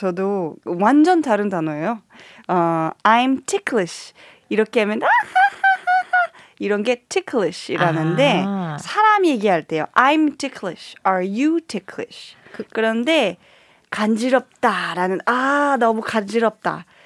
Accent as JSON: {"language": "Korean", "region": "Quebec", "country": "Canada", "tie": "born or raised there", "said": "네, 퀘벡이요."}